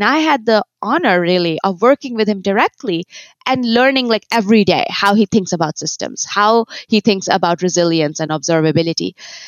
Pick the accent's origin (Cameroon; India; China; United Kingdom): India; now in United States; I grew up in India, and I was very interested in all the sciences there.